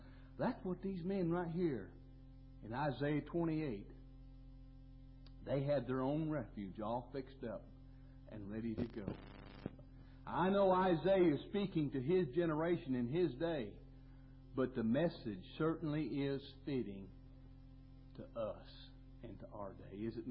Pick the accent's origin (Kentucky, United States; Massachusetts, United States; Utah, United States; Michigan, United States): Utah, United States; Salt Lake City; I grew up out there in Salt Lake City, and they pounded Mormonism in my head from the day I came out of Mama's belly.